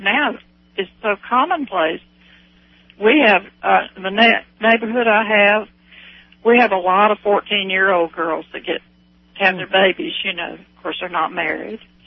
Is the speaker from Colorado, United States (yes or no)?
no; Florida, United States; also born or lived in Georgia; So there's some panhandle people down here. I'm in the middle part.